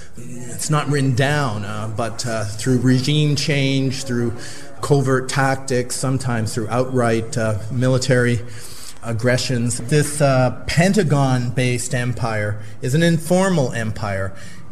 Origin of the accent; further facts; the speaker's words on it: Alberta, Canada; I come from Alberta, Canada.